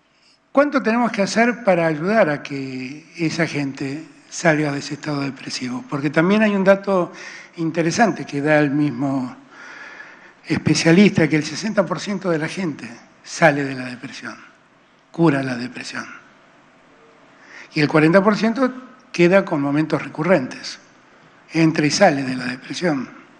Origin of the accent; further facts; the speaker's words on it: Buenos Aires, Argentina; como porteño que soy